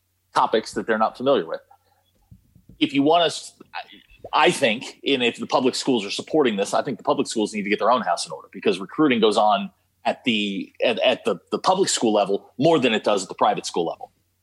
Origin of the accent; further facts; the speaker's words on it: Virginia, United States; My home state of Virginia, it's a private league and a public league.